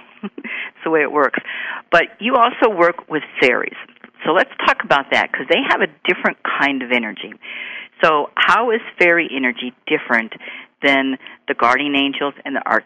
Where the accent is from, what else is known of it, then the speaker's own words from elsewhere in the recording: Illinois, United States; now in New Mexico, United States; I'm actually from Illinois, but I moved to New Mexico. It was 2 years ago this last April.